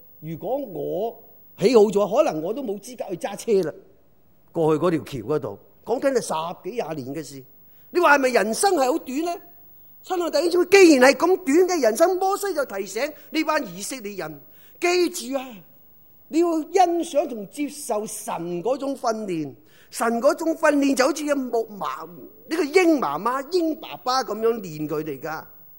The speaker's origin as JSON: {"language": "Cantonese", "region": "Guangdong", "country": "China", "said": "我哋广东人就话老笋生唔埋啊嘛"}